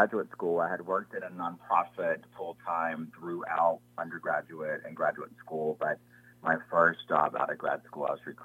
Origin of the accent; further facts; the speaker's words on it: North Carolina, United States; So I am from North Carolina originally. I was born and raised there. I'm an enrolled member of a Native American tribe called the Lumbee Tribe of North Carolina.